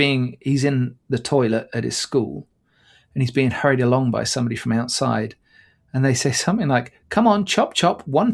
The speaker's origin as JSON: {"language": "English", "town": "Ludlow", "region": "West Midlands", "country": "United Kingdom", "tie": "born or raised there", "said": "Interestingly, he goes through my hometown. He goes through Ludlow."}